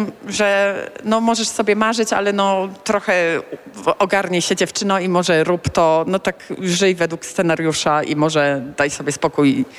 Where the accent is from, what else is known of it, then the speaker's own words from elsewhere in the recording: Szczecin, West Pomeranian Voivodeship, Poland; To Szczecin, moje rodzinne miasto.